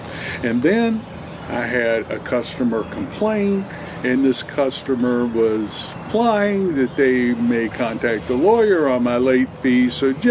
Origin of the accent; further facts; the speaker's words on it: Kentucky, United States; I remember one time in Kentucky, my home state, when I purchased a facility